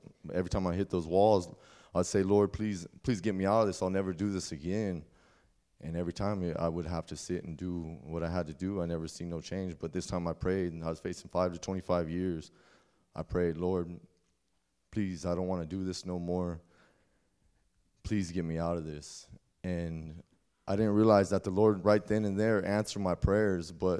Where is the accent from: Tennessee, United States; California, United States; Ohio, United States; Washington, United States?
Washington, United States; born there; So I'm 29 years old. I was born in Washington State, raised by a single mother.